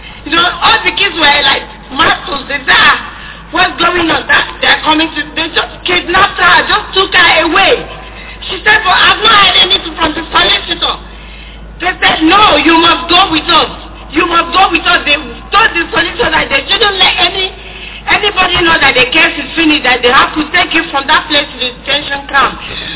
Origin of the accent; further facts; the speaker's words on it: Nigeria; English is a second language; Even my kids don't even hear my language. They don't hear my language as a Nigerian.